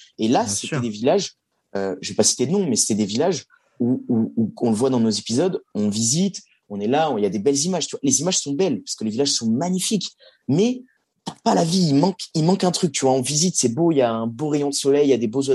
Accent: Bordeaux, Nouvelle-Aquitaine, France; now in Paris, France; Moi, je suis à Paris, mais je peux pas te dis rien sur l'histoire de Paris. Je suis de Bordeaux de base

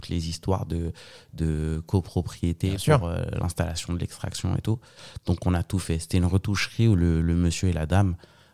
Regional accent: Paris, Île-de-France, France; Moi, je suis né à Paris 15e.

